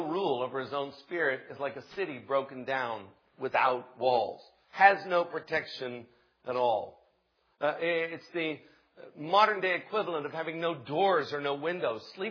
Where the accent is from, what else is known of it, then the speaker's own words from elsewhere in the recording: United States; born there; But I was born in America, and my father was born in America, and my grandfather was born in America